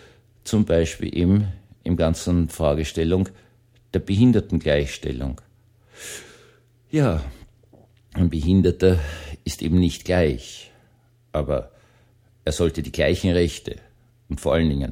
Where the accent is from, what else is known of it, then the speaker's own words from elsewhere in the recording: Vienna, Austria; accent: Viennese; meinem manchmal wienerischen Dialekt